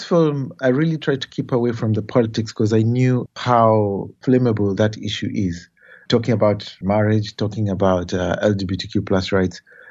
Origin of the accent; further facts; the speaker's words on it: Kenya; I'm Kenyan